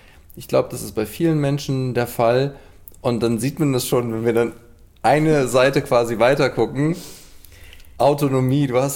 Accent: Cologne, North Rhine-Westphalia, Germany; born there; Als gebürtiger Kölner

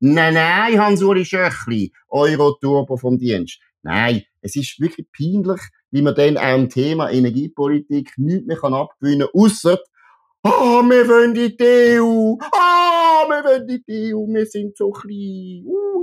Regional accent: Switzerland; Jetzt hoffentlich machen wir nicht als Schweizer noch Sport die grossen Fehler auch noch.

